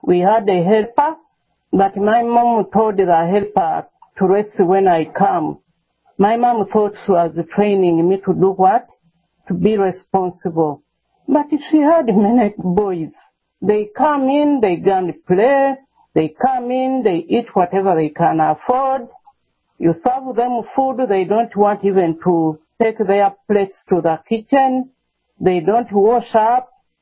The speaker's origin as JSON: {"language": "English", "town": "Kampala", "region": "Central Region", "country": "Uganda", "tie": "born or raised there", "said": "I grew up in Kampala, Uganda, in a polygamous family, I would say. My father had three wives, and I was the first born in my mother's place."}